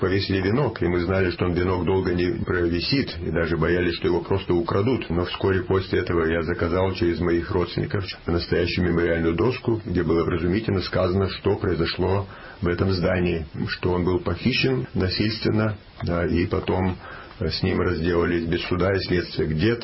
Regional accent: Perm, Perm Krai, Russia; moved away; И тогда впервые для меня появилась возможность после почти 29 лет навестить мой родной город Пермь.

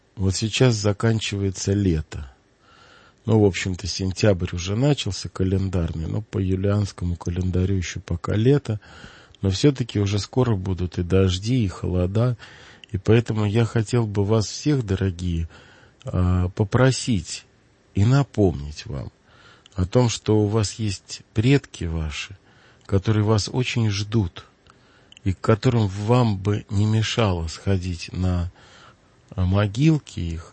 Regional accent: Moscow, Russia; От меня, как от такого коренного москвича, это вообще трудно ожидать, потому что я Москву знаю достаточно неплохо.

